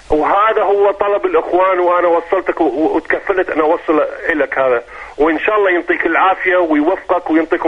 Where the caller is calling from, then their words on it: United Kingdom; أنا أكلمك من بريطانيا